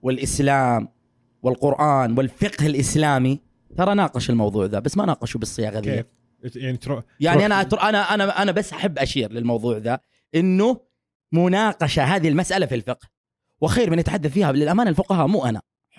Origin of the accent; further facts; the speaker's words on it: Saudi Arabia; وموجودين عندنا في السعودية